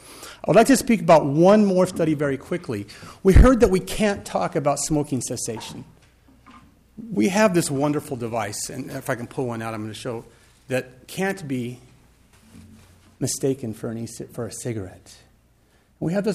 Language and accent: English; Big Lake, Minnesota, United States; I'm from Big Lake, Minnesota.